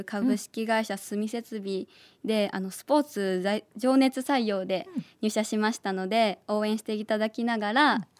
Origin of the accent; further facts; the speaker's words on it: Ichinomiya, Aichi, Japan; 愛知県の一宮市です。